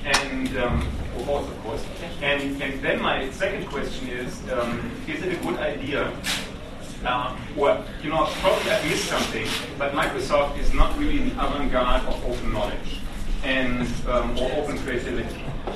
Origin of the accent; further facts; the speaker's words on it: Germany; I'm a journalist from Germany.